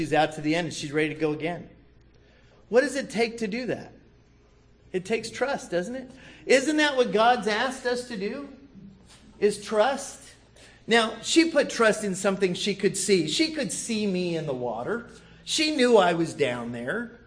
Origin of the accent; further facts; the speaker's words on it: Arizona, United States; I grew up in Arizona. It's 115 degrees.